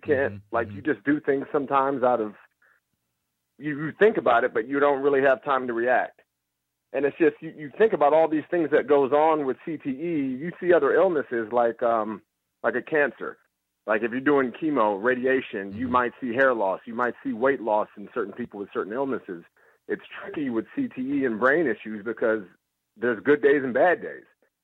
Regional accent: San Francisco, California, United States; I grew up in the Bay Area from San Francisco.

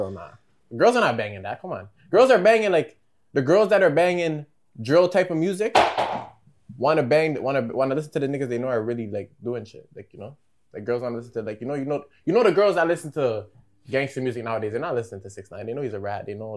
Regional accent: Toronto, Ontario, Canada; Like, I'm from Toronto, like, I guess, but like, I live in the GTA, you know. So I claim exactly where I'm from. I live in the 905, the East. I live in Durham

